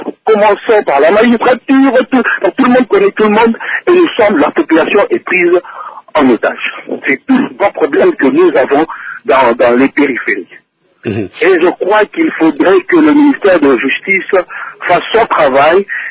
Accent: Kinshasa, DR Congo; Je suis à Colésie depuis 2007, je venais de Kinshasa.

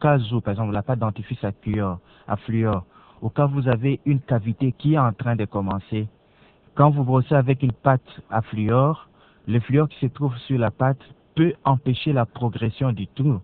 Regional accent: Lodja, Sankuru, DR Congo; Mon père était médecin pendant 17 ans à Lodja. Il est mort, moi j'ai grandi à Lodja.

